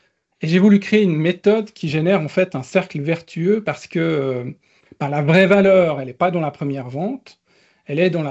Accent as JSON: {"language": "French", "country": "Switzerland", "said": "Enfin, c'est des francs en Suisse, mais c'est des euros, là, puisque je suis suisse."}